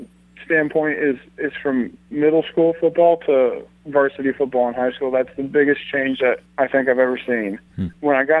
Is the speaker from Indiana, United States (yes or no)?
yes; Indiana, United States; I grew up in Indiana and I was a fan of the Colts